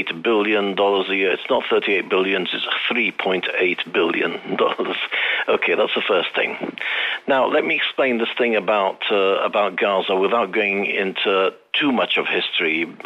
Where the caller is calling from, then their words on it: Calpe, Valencian Community, Spain; from Calpe.